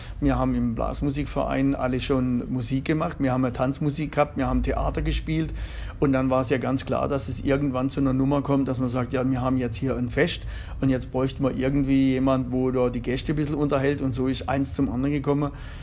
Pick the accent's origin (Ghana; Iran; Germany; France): Germany; Eiklershütten, Baden-Württemberg; aufgewachsen am Fuße des Feldbergs in so einem kleinen Bergdorf Eiklershütten. Bin dort auch zur Schule gegangen, Grundschule, Realschule